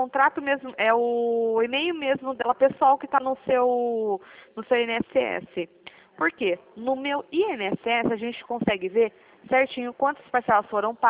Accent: Piracicaba, São Paulo, Brazil; Não, eu sou aqui de Piracicaba, interior de São Paulo.

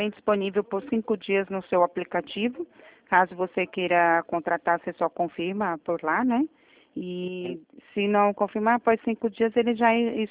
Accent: Maceió, Alagoas, Brazil; born there; now in São Paulo, Brazil; Ainda mais, eu sou daí, né? Eu nasci aí em Maceió, mas agora estou em São Paulo.

